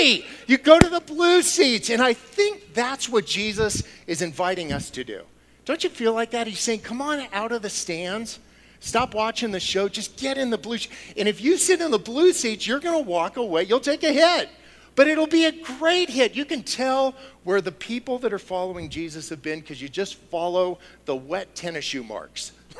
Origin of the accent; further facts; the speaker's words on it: San Diego, California, United States; I'm from San Diego, and I commute to Seattle.